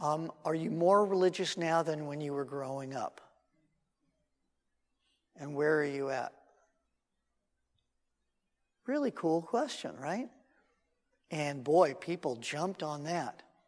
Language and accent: English; Los Angeles, California, United States; when we were all kids and then teenagers growing up in West LA.